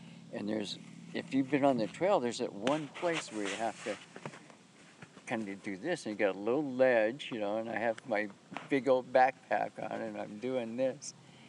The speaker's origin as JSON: {"language": "English", "town": "Mukilteo", "region": "Washington", "country": "United States", "said": "Mukilteo."}